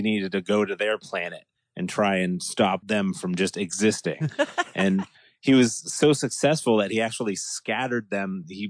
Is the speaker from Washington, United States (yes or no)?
no; Nashua, New Hampshire, United States; In my hometown of Nashua, just off of Spring Street there.